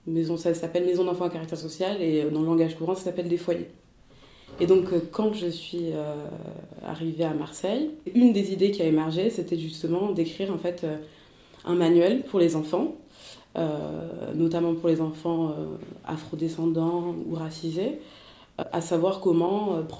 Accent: Cameroon; born there; je suis née en 90 au Cameroun, de deux parents en fait camerounais

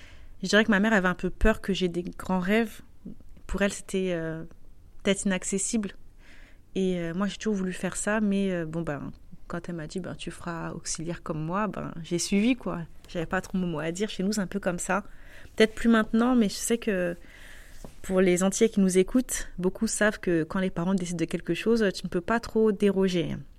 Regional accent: Saint-Ouen, Île-de-France, France; J'ai grandi dans 93 à Saint-Ouen, dédicace à ceux qui connaissent

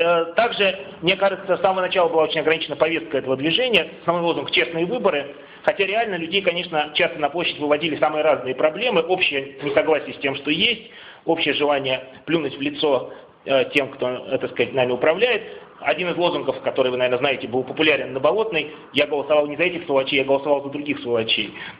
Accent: Moscow, Russia; я из Москвы

